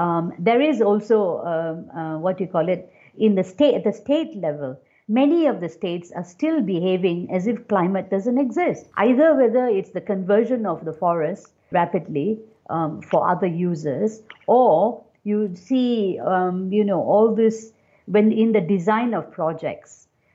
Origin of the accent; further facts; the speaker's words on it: Penang, Malaysia; now in Klang Valley, Malaysia; I come from Penang and I come to the Klang Valley and I'm living in my brother's house in somewhere in Putra Heights.